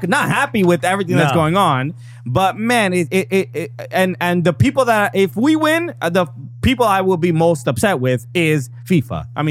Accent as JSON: {"language": "English", "country": "United States", "said": "I'll be honest, even as an American, as a USMNT fan"}